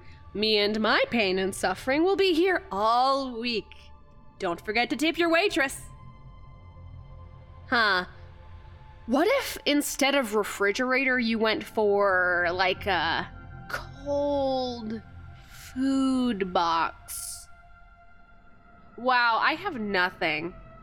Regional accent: Kamloops, British Columbia, Canada; I'm from Kamloops, so probably a lot fewer mountains than you're picturing, actually.

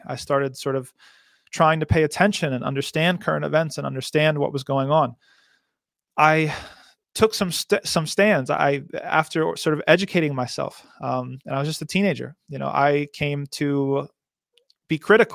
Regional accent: New Jersey, United States; I'm from New Jersey, mashallah.

